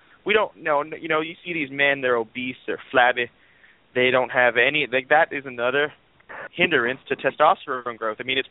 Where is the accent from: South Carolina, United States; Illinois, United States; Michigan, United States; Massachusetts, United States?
South Carolina, United States; I'm from South Carolina myself.